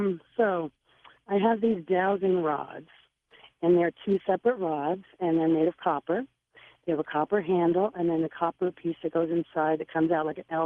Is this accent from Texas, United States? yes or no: no; New York, United States; also born or lived in New Jersey; now in Washington, United States; No, I was born in New York. I was born in New Jersey, but I lived in New York and grew up there in foster homes.